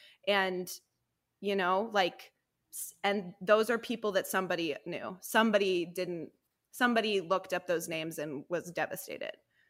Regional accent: Colorado, United States; Colorado, I'm from Colorado. I think I've said this before on the podcast.

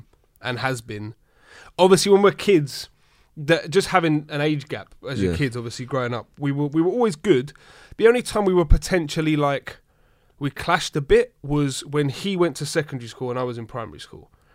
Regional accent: London, United Kingdom; I'm from South East London, always born and raised, same, until last week, same house my whole life.

